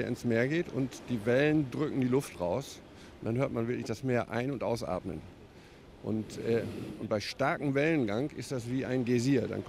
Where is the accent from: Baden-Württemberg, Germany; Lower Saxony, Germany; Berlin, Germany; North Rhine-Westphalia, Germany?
Lower Saxony, Germany; now in San Sebastián, Spain; Wenn man mich fragt, wo ich herkomme, dann sage ich, wir sind die deutschen Basken, weil ich aus Friesland bin.